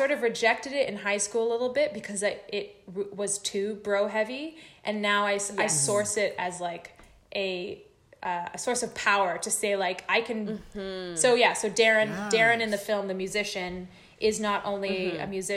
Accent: Vancouver, British Columbia, Canada; I grew up in Vancouver. I had full access

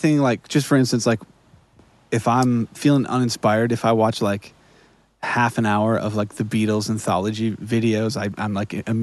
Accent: Wisconsin, United States; Skylar, shout out from my home state.

